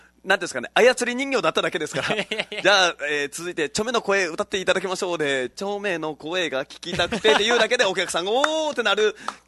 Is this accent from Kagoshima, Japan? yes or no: yes; Kagoshima, Japan; この僕、まあそのね、鹿児島出身ということで